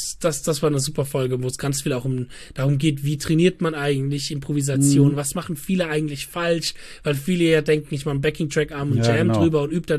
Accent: Mainz, Rhineland-Palatinate, Germany; als Mainzer ist das Tradition, dass du, wenn du irgendwie ein Musiker im Umfeld meinst, bist, dass du irgendwann mal im Fernsehgarten spielst.

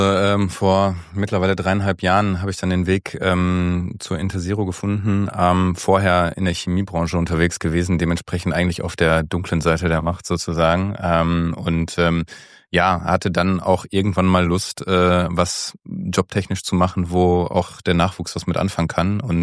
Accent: North Rhine-Westphalia, Germany; bei uns im Ruhrgebiet

